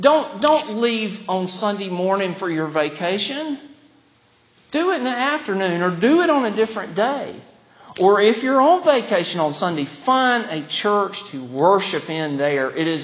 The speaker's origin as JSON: {"language": "English", "region": "Alabama", "country": "United States", "said": "I'm from Alabama."}